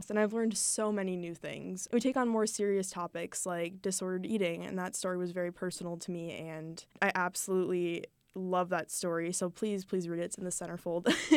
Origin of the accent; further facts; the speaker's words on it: Minnesota, United States; especially because, you know, we're both from Minnesota.